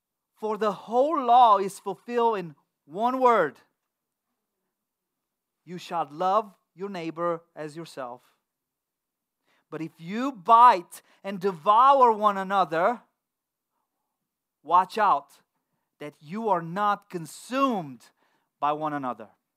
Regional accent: Romania; English is a second language; moved away; I come from Romania. I came here in 1996. I didn't speak any English when I came here.

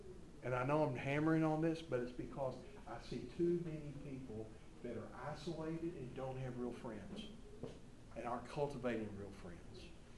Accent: Wichita Falls, Texas, United States; I love Florida because I grew up in Wichita Falls, where God never meant for you to dig a hole.

